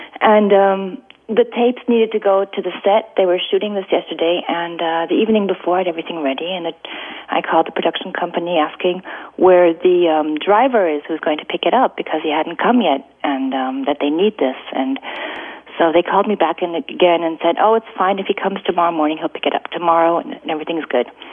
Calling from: Munich, Bavaria, Germany; I'm calling from Munich in Germany.

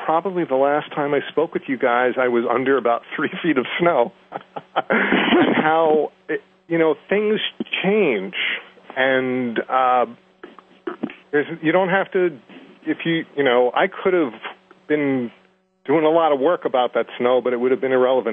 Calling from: Boston, Massachusetts, United States; I'm calling from beautiful Boston, Massachusetts.

